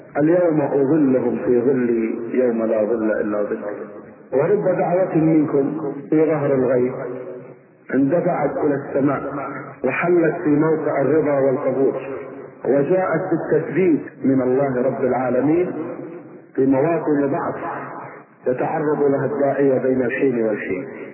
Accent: Kuwait; أنا فلان مسلم من الكويت

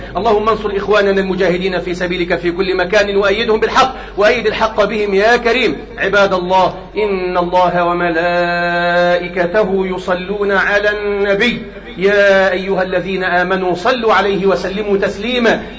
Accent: Egypt

